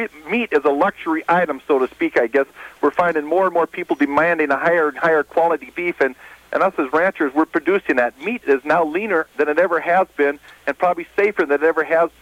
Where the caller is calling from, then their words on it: Montana, United States; I'm a rancher from Montana, and like thousands of my peers across the country, I care deeply for the condition of our land